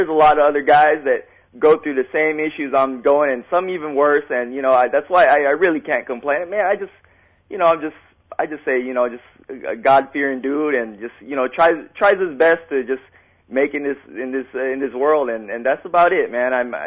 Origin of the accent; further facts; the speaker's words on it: New Jersey, United States; born there; now in California, United States; No, I'm in California. I was born in New Jersey, but I reside in California.